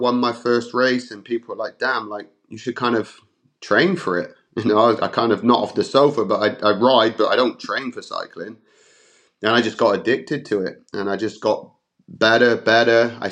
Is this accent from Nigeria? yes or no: no; United Kingdom; And being British, it doesn't make it any easier.